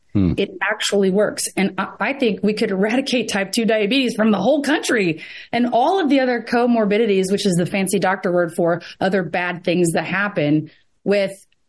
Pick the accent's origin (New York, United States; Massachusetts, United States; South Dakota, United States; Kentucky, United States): Kentucky, United States; And I don't think either pronunciation is right or wrong. I'm from Kentucky, so I say